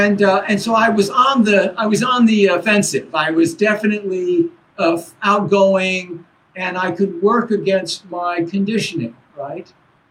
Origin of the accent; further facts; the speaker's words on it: Baltimore, Maryland, United States; And when I was growing up in Baltimore, you know, there was a lot of violence.